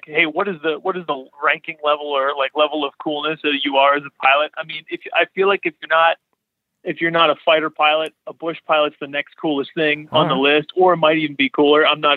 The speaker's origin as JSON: {"language": "English", "town": "Latrobe", "region": "Pennsylvania", "country": "United States", "said": "I'm from near Pittsburgh, so a little town called Latrobe. You guys might know it for Rolling Rock beer and Arnold Palmer."}